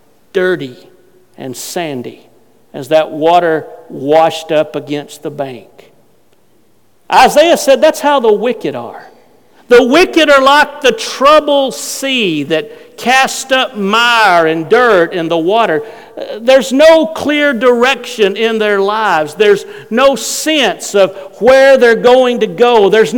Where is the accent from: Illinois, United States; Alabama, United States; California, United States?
Alabama, United States; I grew up in North Alabama, and I did a lot of fishing on the Tennessee River as I was growing up.